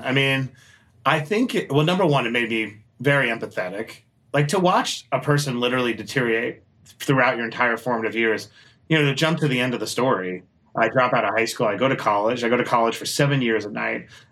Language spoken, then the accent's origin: English; Queens, New York, United States; I grew up in Queens, New York. Shout out to Queens.